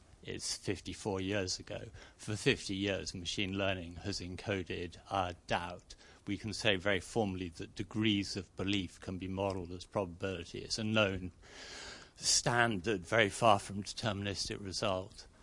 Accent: England, United Kingdom; I'm being English and understating.

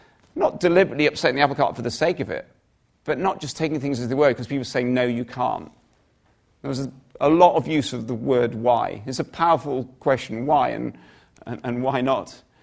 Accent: United Kingdom; we're British. British, there's such an inherent sort of sense of we're not really supposed to sort

